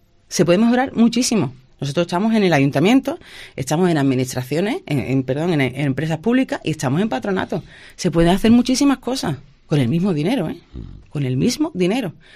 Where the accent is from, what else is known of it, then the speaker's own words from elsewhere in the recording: Jerez de la Frontera, Andalusia, Spain; soy concejal, jerezana, y sabiendo lo que le duele a Jerez.